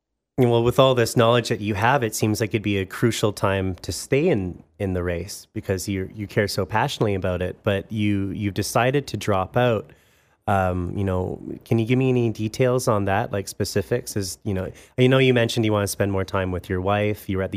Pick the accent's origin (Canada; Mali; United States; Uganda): Canada; Vancouver, British Columbia; I'm from Vancouver where I'm used to crazy stuff like this. I thought I was moving to a small community where nothing like this ever happens